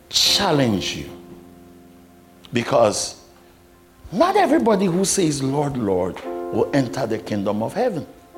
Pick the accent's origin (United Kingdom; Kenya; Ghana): Ghana; Now, I'm Ghanaian. You know, I'm African.